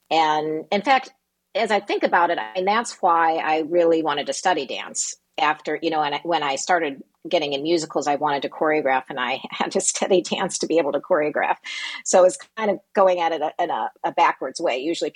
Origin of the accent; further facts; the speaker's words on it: Michigan City, Indiana, United States; Well, I grew up in Michigan City. I'm the youngest of eight children, and we had a pretty artistic household.